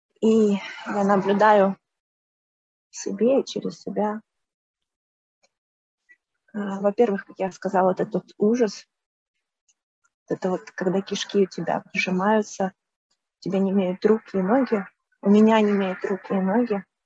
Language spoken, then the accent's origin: Russian; Volyn Oblast, Ukraine; Это мой родной город, я здесь родилась.